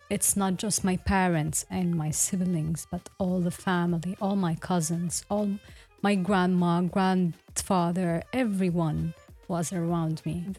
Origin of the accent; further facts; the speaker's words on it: Banyas, Tartus Governorate, Syria; I'm originally from Banyas. It's a small city at the coastal area in Syria. It's a very nice city. It's surrounded by mountains. And also around the city has historical places.